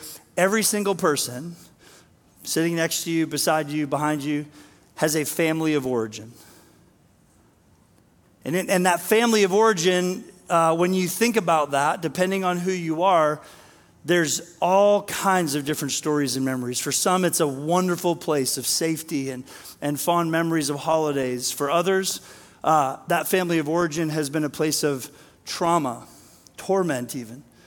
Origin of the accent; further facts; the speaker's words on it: Maine, United States; also born or lived in Texas; I'm from Maine. I'm not from Texas, but I lived there too long. Still have some of the language.